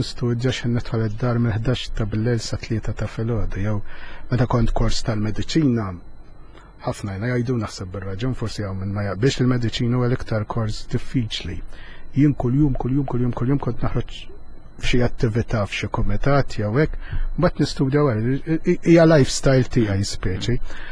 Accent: Rabat, Gozo, Malta; Jien dejjem naqta jiena ġej mir-Rabat Għawdex u aħna kollox bi kbir u għandna ġiex parroċċi u ġiex qaddisin.

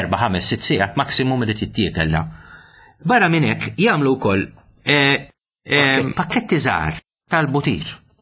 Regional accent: United Kingdom; now in Malta; jiena ġej mill-Brittanja.

